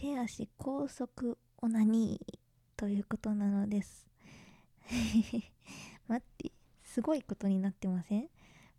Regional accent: Kanagawa, Japan; also born or lived in Kansai; で、出身地は神奈川県なんですけれども、関西に住んでいた時期がとっても長かったのでですね、関西弁はネイティブです。ネイティブ関西弁を話せるで。

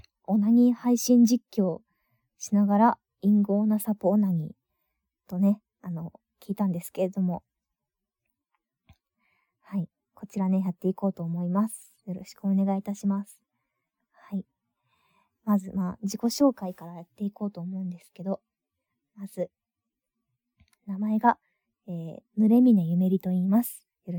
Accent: Okinawa, Japan; 出身地は、沖縄です。はい、沖縄出身で、他のところにちょっと引っ越したりとかしてて

